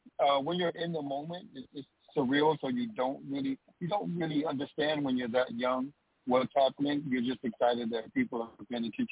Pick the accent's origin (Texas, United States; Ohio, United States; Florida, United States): Florida, United States; Miami Beach; I'm born and raised in Miami Beach, Florida. Like most R&B singers, we grow up in church.